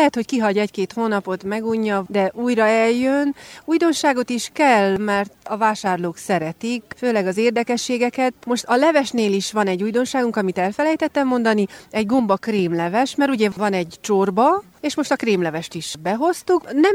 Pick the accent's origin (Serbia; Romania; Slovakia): Romania; Praid, Harghita; Parajdról vagyok, Laska gombatermesztők vagyunk.